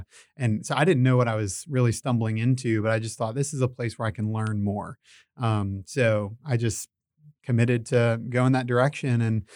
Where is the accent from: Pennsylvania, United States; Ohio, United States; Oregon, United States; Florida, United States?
Florida, United States; I mean, for me, I grew up in Florida, and my parents are wonderful believers